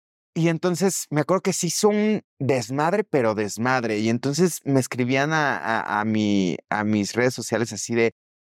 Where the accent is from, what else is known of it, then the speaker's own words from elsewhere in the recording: Mexico; mi mexicanidad también, porque soy mexicano, y la parte queer.